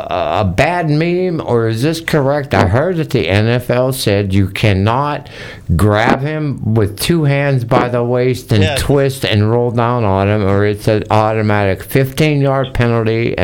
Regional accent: Pittsburgh, Pennsylvania, United States; Of course, I hated him because I was from Pittsburgh.

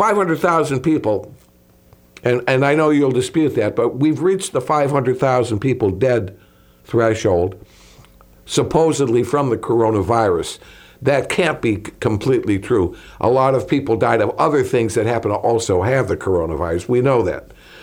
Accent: Chicago, Illinois, United States; I was growing up in Chicago.

